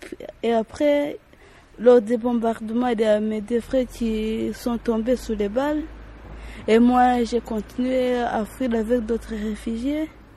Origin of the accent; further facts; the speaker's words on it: Rwanda; moved away; Moi, je suis rwandaise et puis j'ai quitté mon pays depuis 1994